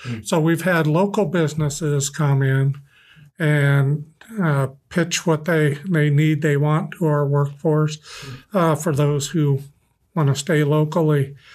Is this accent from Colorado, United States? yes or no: yes; Colorado, United States; I'm from Southern Colorado.